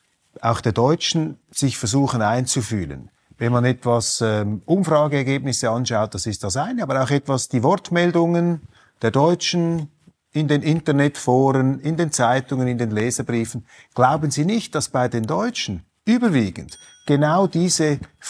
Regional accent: Switzerland; der mir natürlich als Schweizer hochgradig sympathisch ist

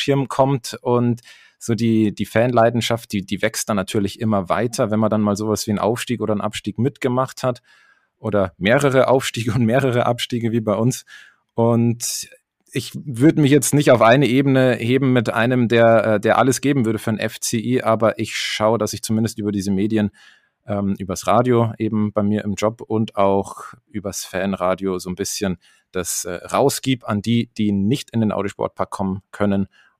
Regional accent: Pfaffenhofen, Bavaria, Germany; Ich komme aus Pfaffenhofen, das ist zwischen Ingolstadt und München.

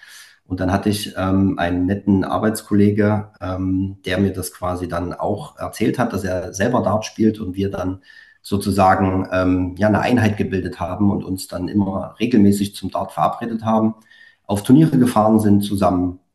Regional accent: Leipzig, Saxony, Germany; moved away as an adult; now in Berlin, Germany; Nee, ich komme ursprünglich, das hört man bestimmt schon an meinem Akzent, ich komme eigentlich aus Leipzig, bin dort geboren und auch aufgewachsen, gute 32 Jahre dort gelebt und dann hat es mich tatsächlich nach Berlin verschlagen aufgrund der Liebe

